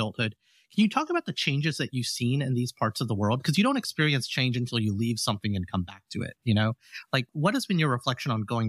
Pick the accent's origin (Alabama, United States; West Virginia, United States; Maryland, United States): Alabama, United States; I don't know how I'd feel if, you know, the home I grew up in Alabama didn't exist.